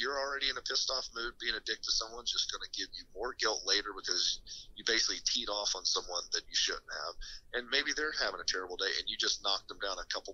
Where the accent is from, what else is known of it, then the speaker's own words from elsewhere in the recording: the South, United States; Not because I'm from the South.